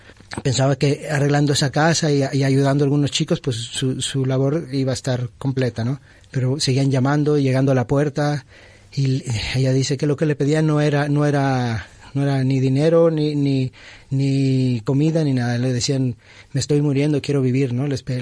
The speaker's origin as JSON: {"language": "Spanish", "country": "Mexico", "moved": "yes", "lives_now": "Tarragona, Spain", "said": "soy de México."}